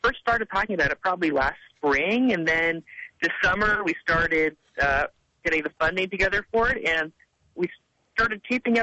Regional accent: Portland, Oregon, United States; Well, I grew up in Portland, Oregon, and was always sort of into TV and video production

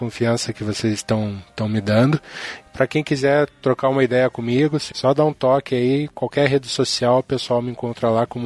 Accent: Curitiba, Paraná, Brazil; Sou de Curitiba, aqui no Paraná.

